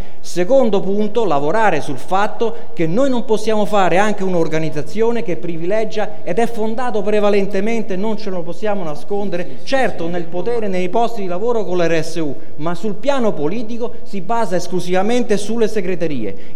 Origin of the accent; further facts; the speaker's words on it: Frascati, Lazio, Italy; Io vengo da Frascati